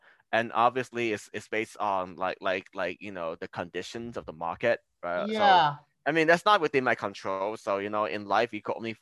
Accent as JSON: {"language": "English", "country": "Hong Kong", "said": "I'm originally from Hong Kong."}